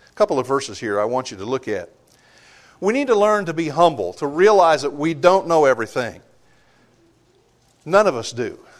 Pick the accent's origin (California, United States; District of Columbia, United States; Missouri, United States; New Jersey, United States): Missouri, United States; Show me. I'm from Missouri. Show me, you see.